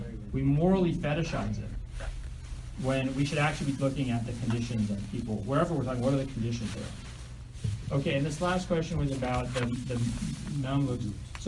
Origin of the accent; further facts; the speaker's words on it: United States; So I'm American. My family owned slaves.